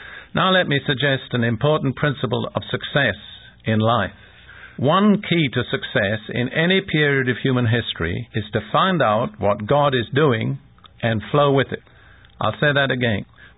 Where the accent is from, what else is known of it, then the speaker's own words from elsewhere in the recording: United Kingdom; I want to tell you that I am British.